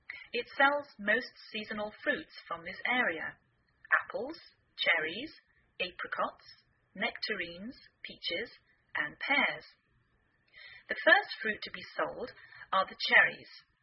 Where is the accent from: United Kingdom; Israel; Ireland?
United Kingdom; England; now in United States